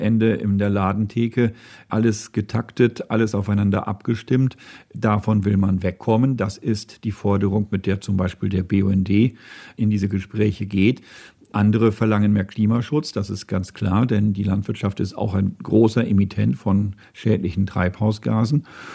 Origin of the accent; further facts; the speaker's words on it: Lower Saxony, Germany; denn ich erlebe das ganz persönlich in meiner Heimat, im Emsland.